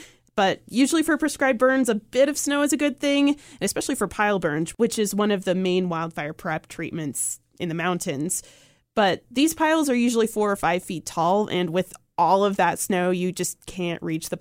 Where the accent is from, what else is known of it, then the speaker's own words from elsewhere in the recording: California, United States; I'm a local. I grew up here on the Central Coast.